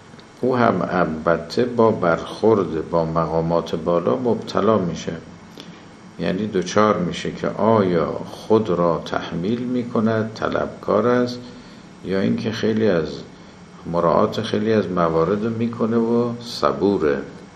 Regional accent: Kerman, Iran; born there; کرمانی که مال خود ماست، ما عضو اونجا هستیم، زادگاهمون هست،

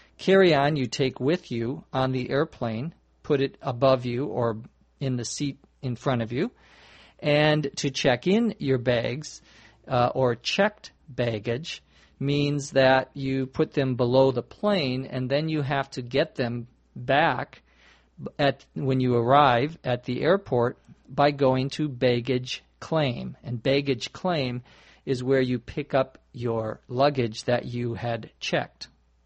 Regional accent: Los Angeles, California, United States; from Los Angeles, California.

